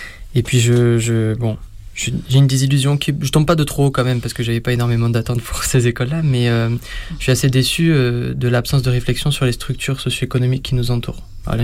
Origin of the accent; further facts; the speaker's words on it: Toulouse, Occitanie, France; parce que moi, je viens de Toulouse, hein, ma famille est là-bas.